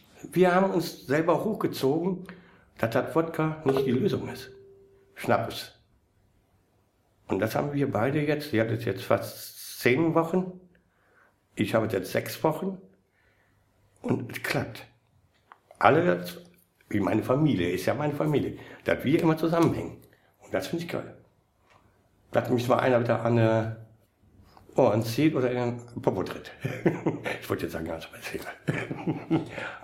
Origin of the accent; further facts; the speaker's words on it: Düsseldorf, North Rhine-Westphalia, Germany; Ich bin in Benrath geboren, 1965, bin jetzt 56 Jahre alt. Dann bin ich nach Düsseldorf-Flingern, von Flingern nach Rath.